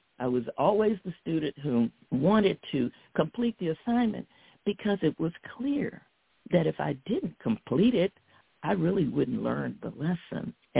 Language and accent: English; the South, United States; and like I was raised in the South, in the country, hunting and gathering and raising your chickens and ducks and cows and planting your gardens.